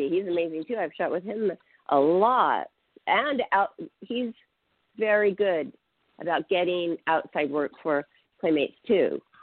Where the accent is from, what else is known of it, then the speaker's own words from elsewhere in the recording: Pacific Northwest, United States; So, yes, we're from the Great Northwest, which is an amazing place to be from.